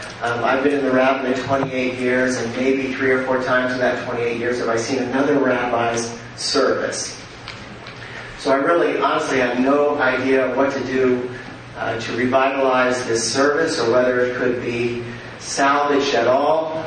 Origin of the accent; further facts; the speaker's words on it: Denver, Colorado, United States; from Denver, Colorado.